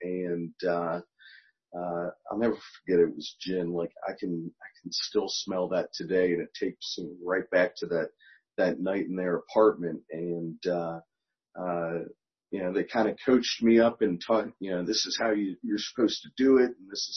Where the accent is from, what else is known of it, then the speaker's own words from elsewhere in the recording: Montgomery County, United States; I grew up here in Montgomery County.